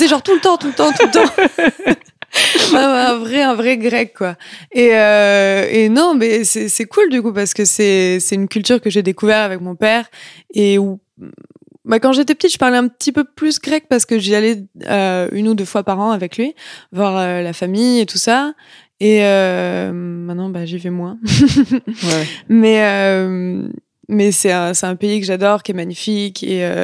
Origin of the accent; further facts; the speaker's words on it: France; now in Montréal, Canada; je me sens pas française, mais je le suis. En fait, je me le sens pas parce que j'ai grandi en France et j'ai grandi avec la culture française. J'ai appris le français. Je suis même maintenant que je suis à Montréal